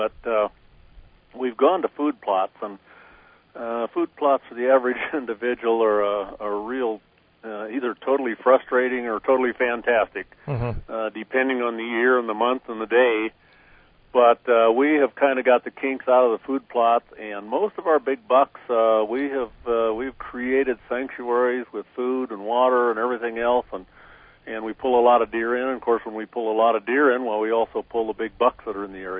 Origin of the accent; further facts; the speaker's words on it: Luverne, Minnesota, United States; Well, I was originally born and raised in Laverne, Minnesota.